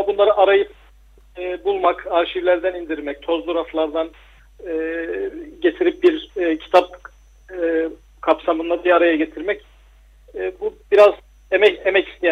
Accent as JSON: {"language": "Turkish", "region": "Adana", "country": "Turkey", "said": "İki çocuğumuz var. Adanlıyım."}